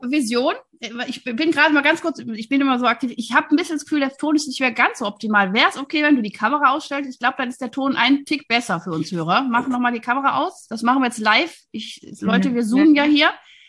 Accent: Wuppertal, North Rhine-Westphalia, Germany; Ich komme ja aus Wuppertal, deswegen, ich liebe alles, was aus dem Rheinland ist.

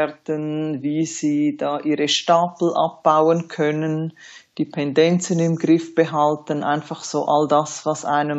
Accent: Zurich, Switzerland; Ich bin ja in Zürich aufgewachsen oder zur Welt gekommen

